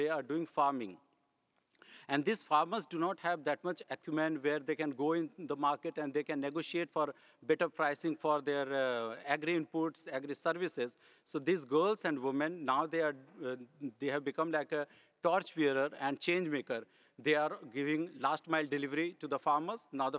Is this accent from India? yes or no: yes; India; Hence, I come from India.